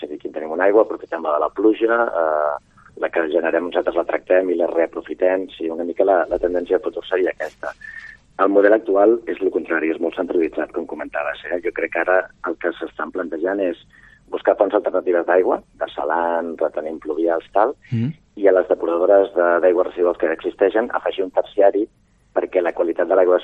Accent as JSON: {"language": "Catalan", "town": "Girona", "region": "Catalonia", "country": "Spain", "said": "jo soc de Girona"}